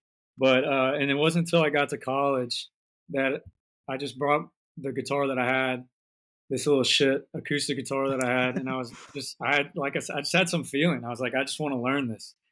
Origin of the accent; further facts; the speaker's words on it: Wellington, Florida, United States; Yeah, well, where I'm from, Florida. I moved from a town called Wellington, Florida. I kind of lived in a lot of areas around there.